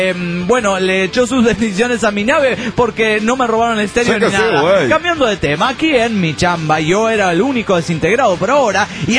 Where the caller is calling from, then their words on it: Cochabamba, Bolivia; Bueno, aquí estoy, en Cochabamba, Bolivia.